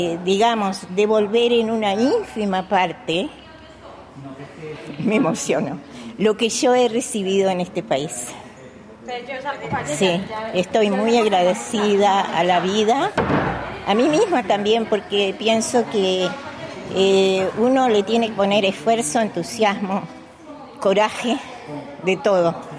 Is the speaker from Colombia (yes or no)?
no; Uruguay; moved away as an adult; Sí, llegué de Uruguay, de un golpe de estado fulminante, vamos a decir, con poco inglés.